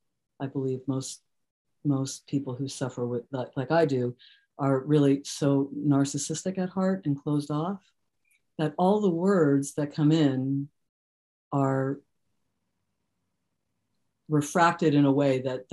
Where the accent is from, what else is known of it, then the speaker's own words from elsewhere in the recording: Scotch Plains, New Jersey, United States; So I moved, you know, I grew up in New Jersey.